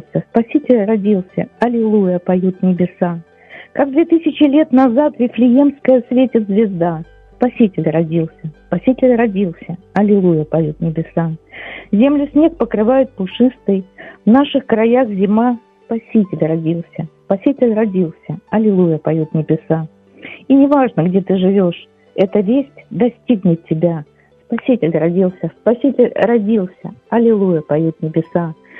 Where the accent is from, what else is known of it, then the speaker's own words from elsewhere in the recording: Kharkiv, Kharkiv Oblast, Ukraine; Я з Харкова.